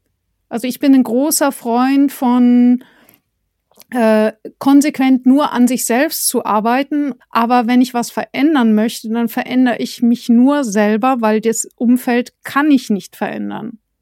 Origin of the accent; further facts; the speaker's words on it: Bavaria, Germany; moved away; Also ich komme ja aus Bayern. Ich denke, ich bin aber jetzt in Ostdeutschland